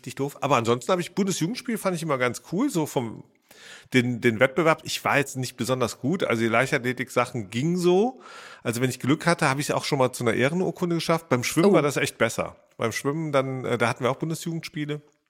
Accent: Rhineland, Germany; ich bin ja Rheinländer, ne?

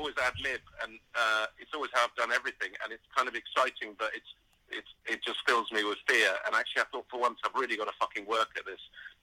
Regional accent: Lebanon; growing up in Lebanon, we were often we were being shelled and bombed for up to 3-4 weeks

